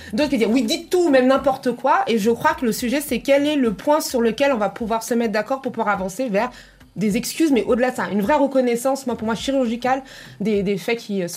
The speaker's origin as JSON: {"language": "French", "country": "Madagascar", "said": "je suis originaire de Madagascar"}